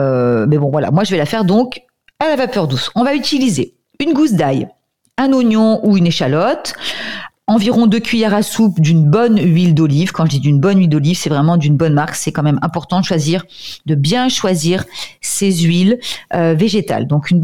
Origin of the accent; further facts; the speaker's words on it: France; Mais nous, si on revient chez nous en France, les produits fermentés qu'on consomme tous ou plus ou moins régulièrement